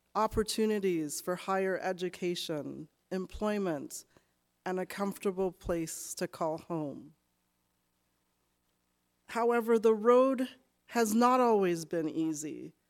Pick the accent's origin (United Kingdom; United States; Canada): Canada; As a Canadian Black woman